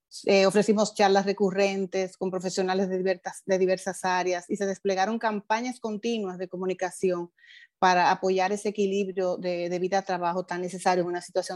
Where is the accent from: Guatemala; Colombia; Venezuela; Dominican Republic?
Dominican Republic; Como bien dices, pues la gente, nosotros como dominicanos, como latinos y como parte del Banco Popular, pues somos muy dados a la interacción.